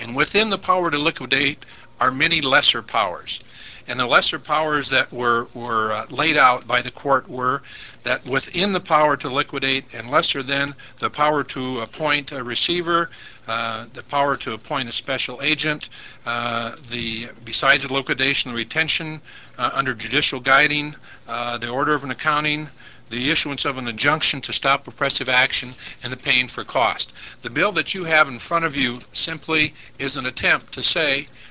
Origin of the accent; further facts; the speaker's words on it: Rapid City, South Dakota, United States; I'm from Rapid City, South Dakota, but I'm appearing here on my own behalf and as a practicing attorney.